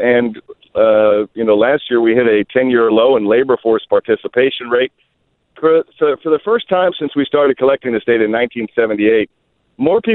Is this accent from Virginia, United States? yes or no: yes; Virginia, United States; I don't say that just because I'm from Virginia.